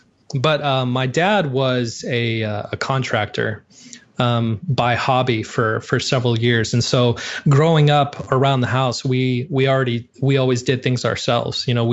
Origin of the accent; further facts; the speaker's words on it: Montana, United States; Cause I grew up in Montana. And so, you know, mountain men homes, things like that.